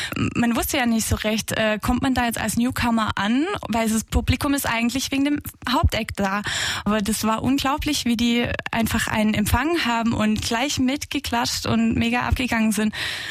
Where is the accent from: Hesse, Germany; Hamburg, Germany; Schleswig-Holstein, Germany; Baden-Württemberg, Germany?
Baden-Württemberg, Germany; Aalen; now in Burgstetten, Germany; Genau, also ich wohne jetzt seit Oktober in Burgstetten. Ich komme gebürtig aus Aalen und habe eben studiert in Trossingen dazwischen